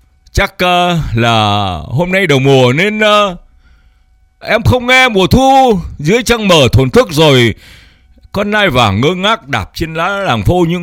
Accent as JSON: {"language": "Vietnamese", "region": "Northern Vietnam", "country": "Vietnam", "said": "Tôi cũng là dân Bắc Kỳ di cư. Ngày xưa tôi cứ hay ngạo tôi là khi Bắc Kỳ di cư vô trong Nam đi xuống tàu còn đem theo rau muống luộc."}